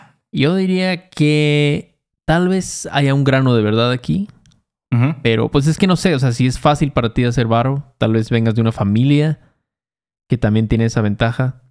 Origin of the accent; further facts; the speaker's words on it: Chacaltianguis, Veracruz, Mexico; Yo crecí ahí en Chacaltianguis, Veracruz. No había ni secundaria, ni telesecundaria había ahí.